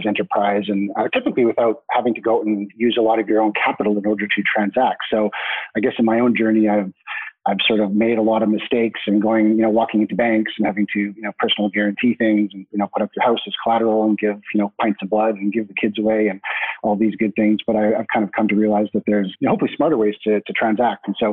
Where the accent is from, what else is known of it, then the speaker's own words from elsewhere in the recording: Canada; so I'm Canadian by nationality, so but I sort of identify as a bit of a global citizen. So I sort of split time between homes in Vancouver, BC, and London, England.